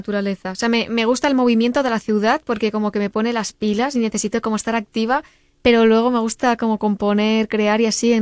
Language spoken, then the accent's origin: Spanish; El Pla de Sant Tirs, Catalonia, Spain; Yo vivo en Cataluña, muy cerquita de Andorra. Mi pueblo se llama El Pla de Sant Irs. Está en el Pirineo. O sea, soy un poco Heidi.